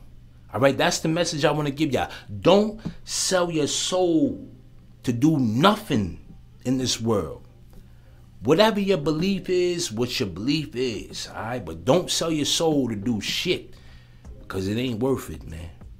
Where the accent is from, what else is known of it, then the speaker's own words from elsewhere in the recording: Queens, New York, United States; I'm from South Jamaica, Queens. Rockaway 140th, 155, God Brewer, the North Conduit, Kennedy Plaza. That's where I'm from. Type in Kennedy Plaza. I grew up in them buildings.